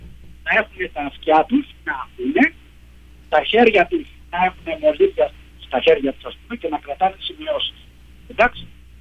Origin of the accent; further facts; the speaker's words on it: Piraeus, Attica, Greece; Στο χωριό μου, τον Πειραιά, γιατί είμαι από τον Πειραιά